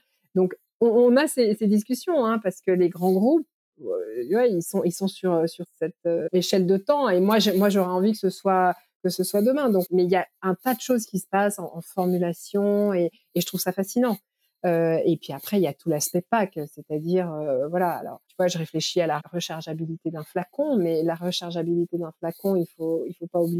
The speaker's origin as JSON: {"language": "French", "town": "Paris", "region": "Île-de-France", "country": "France", "moved": "yes", "said": "fait 16 ans que j'y vis. Donc, je suis forcément plus la même Française que celle que j'étais quand j'ai quitté Paris en 2007, tu vois."}